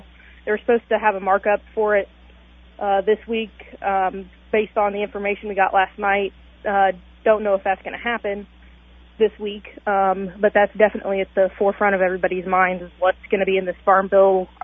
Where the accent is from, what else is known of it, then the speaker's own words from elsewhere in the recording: Morrisonville, United States; Yeah, so I grew up in Morrisonville, in town, went to Morrisonville High School, graduated from there in 2015.